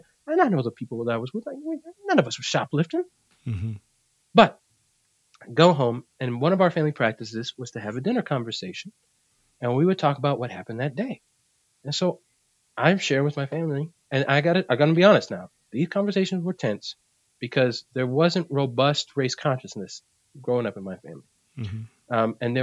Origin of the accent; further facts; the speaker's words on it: Puerto Rico; Because I'm Puerto Rican. I'm from Boricua.